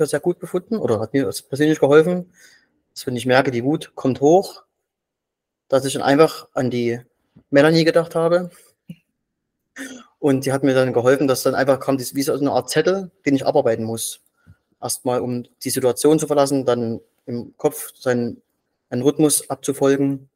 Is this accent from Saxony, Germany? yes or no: yes; Dresden, Saxony, Germany; ich komme aus Dresden, bin noch verheiratet und habe zwei Kinder im Alter von 2 und 5 Jahren und bin als Anlagentechniker in Dresden tätig.